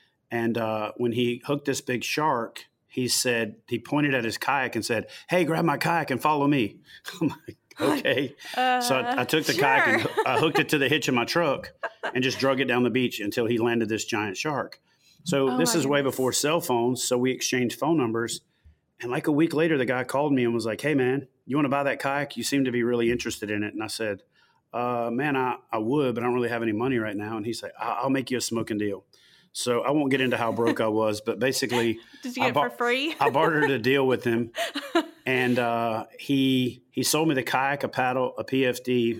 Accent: Louisiana, United States; So I grew up in Louisiana, right across from Natchez, Mississippi.

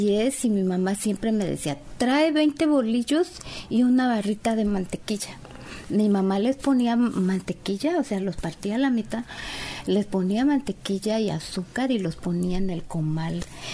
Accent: Tabasco, Mexico; En Tabasco. Yo soy tabasqueña.

